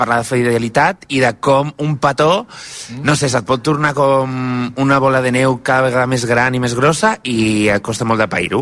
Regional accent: Cerdanyola del Vallès, Catalonia, Spain; I ara fixa't que aniré a Cerdanyola, que és el meu poble, aniré a fer el pregó de festes

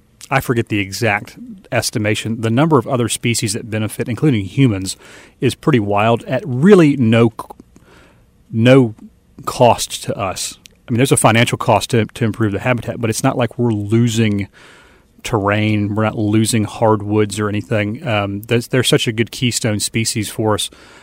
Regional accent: Virginia, United States; You know, I grew up in Virginia for the most part, and we had a fall season

